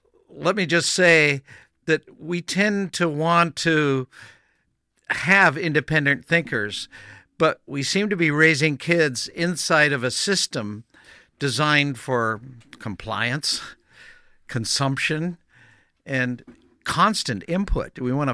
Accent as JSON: {"language": "English", "country": "Canada", "tie": "born or raised there", "first_language": "German", "second_language": "English", "said": "I was raised with German being my first language. And I learned my English, of course, when we moved to Canada at age four."}